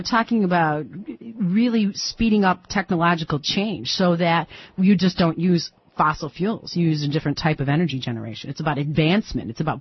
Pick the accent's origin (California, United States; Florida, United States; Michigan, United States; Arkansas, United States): Michigan, United States; Detroit; I'm from Detroit. Are you kidding me?